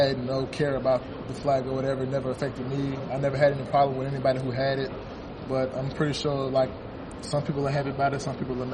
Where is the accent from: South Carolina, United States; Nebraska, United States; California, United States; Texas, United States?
South Carolina, United States; and I'm from South Carolina, and I kind of was a fan for him for a while, so.